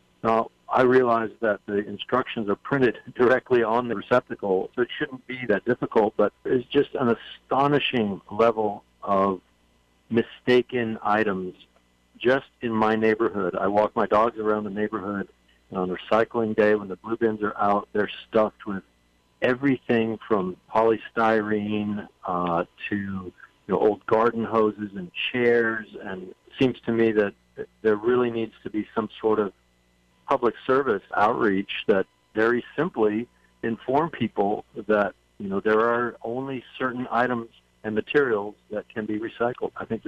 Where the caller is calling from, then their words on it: Kaimuki, Hawaii, United States; I'm calling from Kaimuki.